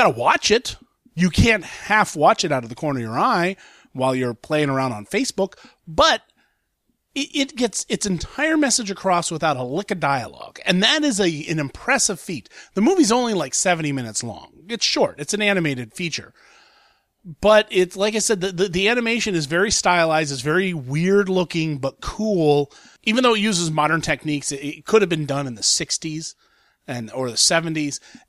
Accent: Columbus, Ohio, United States; it's finally coming to my hometown of Columbus, Ohio this weekend.

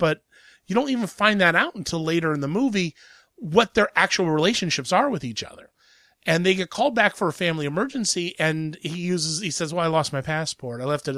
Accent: Columbus, Ohio, United States; It's finally hitting my hometown of Columbus, Ohio

